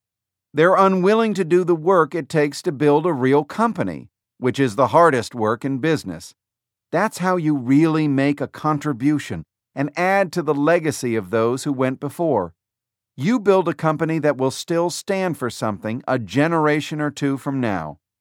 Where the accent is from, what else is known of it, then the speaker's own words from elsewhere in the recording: California, United States; but I don't know that way, because I am middle class from California.